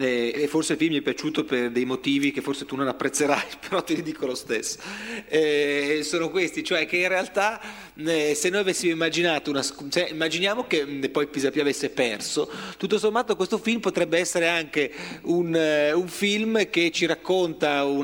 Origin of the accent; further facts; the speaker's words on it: Milan, Lombardy, Italy; io sono milanese di formazione